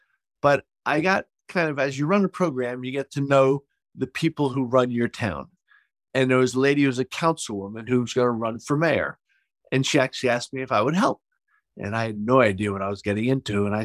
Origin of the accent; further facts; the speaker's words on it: New Jersey, United States; I'm from New Jersey, born and raised here outside Philadelphia.